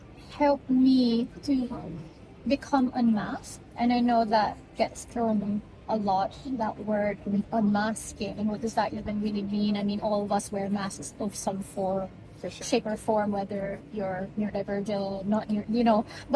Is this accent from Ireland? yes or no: no; Philippines; Oh, I shouldn't talk about me being Filipino or white people.